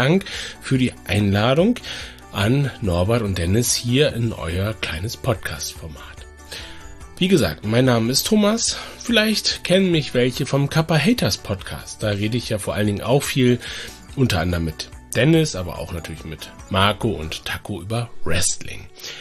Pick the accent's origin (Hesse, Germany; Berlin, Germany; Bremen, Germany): Bremen, Germany; also born or lived in Dresden / Hamburg; Ich habe Bremen ist im Grunde ja so meine Heimat. Ich habe auch in Dresden und Hamburg gelebt